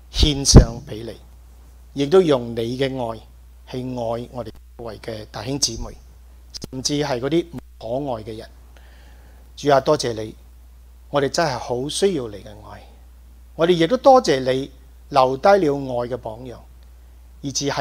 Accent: Malaysia; 其實係同我自己生長嘅地方好相似啊！大家知道我喺馬來西亞長大，一個熱帶嘅地方，

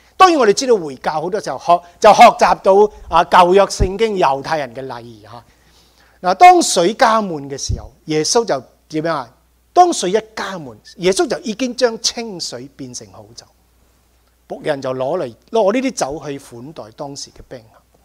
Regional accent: California, United States; 跟住我哋加州人好唔惯啊嘛，系一种尊敬嚟噶

